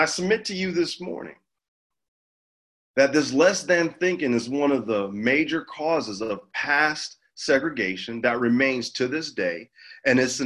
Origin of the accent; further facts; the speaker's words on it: England, United Kingdom; growing up in England, we were well taken care of.